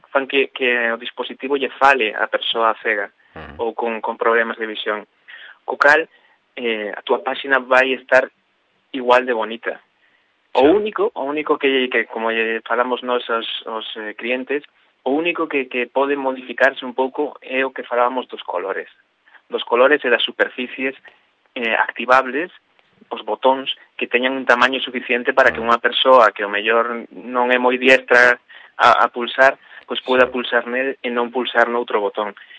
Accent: Galicia, Spain; Todos os fundadores da empresa somos galegos

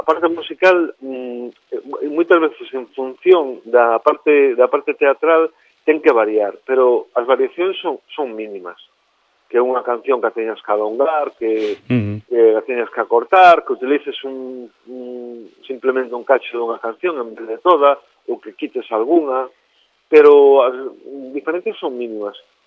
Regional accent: Galicia, Spain; Incluso os que somos de río, como a min, son da Beira do Sil

